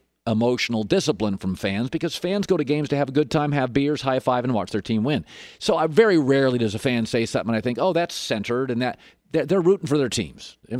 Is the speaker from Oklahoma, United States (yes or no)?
no; Seattle, Washington, United States; I'm from Seattle and rarely pick Seattle to win.